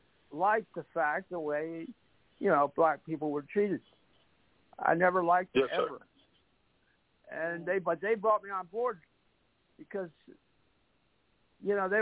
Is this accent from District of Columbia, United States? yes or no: yes; Washington, District of Columbia, United States; from Norfolk, Ghent. No, I'm 77 years old. I'm from the D.C. area. I grew up there. I taught high school in Southeast D.C.